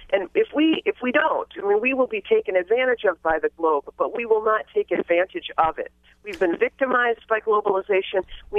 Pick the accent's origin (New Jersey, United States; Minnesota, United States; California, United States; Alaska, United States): California, United States; also born or lived in Canada; now in Michigan, United States; But I'm not from Michigan originally. I was born in Canada and was raised in California, and so I met my husband at law school, and I married Michigan, married the Midwest, and love it dearly.